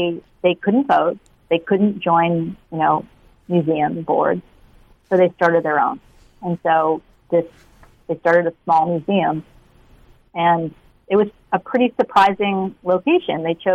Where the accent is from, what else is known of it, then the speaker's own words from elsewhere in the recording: Washington, District of Columbia, United States; I grew up in Washington, D.C., and I had several women in my family who were my mentors.